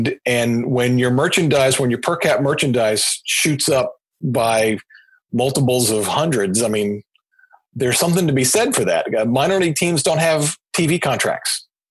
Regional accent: Fort Worth, Texas, United States; I grew up in Fort Worth and I spent my summers in college drawing caricatures at Six Flags Over Texas

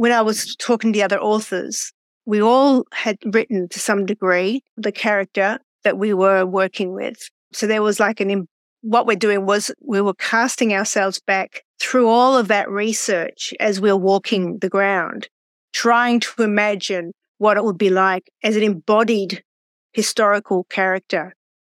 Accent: Australia; I'm from Australia, so I had to get to England and then do this as well.

